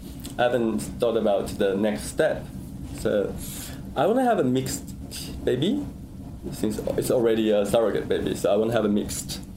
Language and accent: English; Shanghai, China; I come from Shanghai.